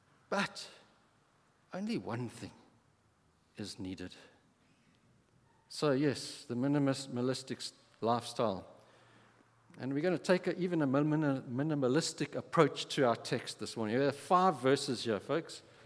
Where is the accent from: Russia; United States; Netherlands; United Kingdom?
United Kingdom; England; even though I'm English